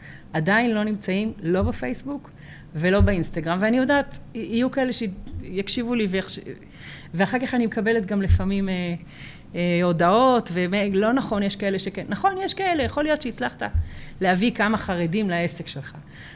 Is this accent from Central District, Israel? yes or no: yes; Bnei Brak, Central District, Israel; אני חרדית הארדקור, אני ממש נולדתי בקסבה של בני ברק.